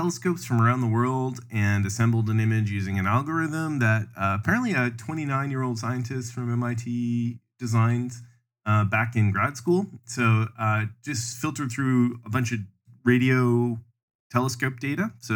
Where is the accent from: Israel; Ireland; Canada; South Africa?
Canada; now in United States; I'm Canadian, and when I came to the United States, there's a lot more visible images of patriotism all over the place.